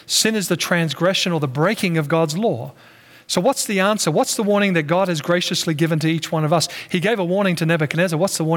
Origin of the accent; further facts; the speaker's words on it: Australia; now in North America; even my home country in Australia.